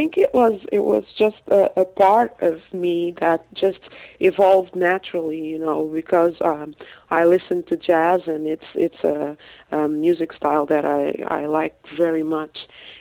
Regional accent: Lisbon, Portugal; No, actually I grew up in Portugal because my parents emigrated to Lisbon when they were like 20 years old, and they got married there, and I was born there already. So I grew up there.

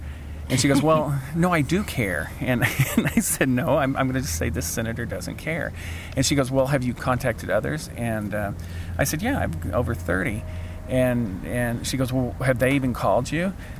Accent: California, United States; that since I'm from California, I need to contact the people over there.

